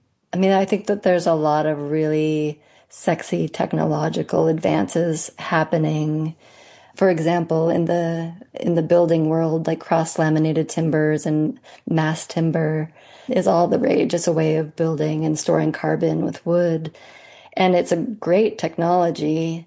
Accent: Montana, United States; now in New York, United States; You know, growing up in Montana, there was very little change throughout them. And when I first moved to New York, I always look forward to fall.

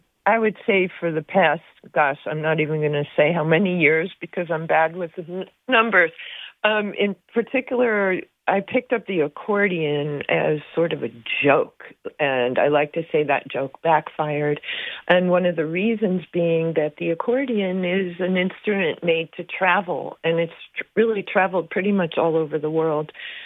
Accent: New York City, New York, United States; hearing chamber music rehearsals in the apartment where I grew up in New York City.

